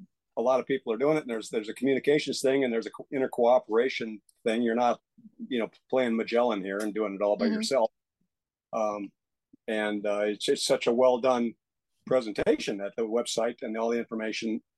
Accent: Minnesota, United States; I grew up on Lake Minnetonka. I had my own boat when I was 12 years old.

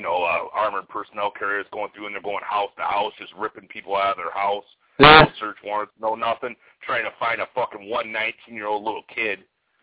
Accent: Michigan, United States; we grew up in a little town about 8 miles away from there in Upper Michigan.

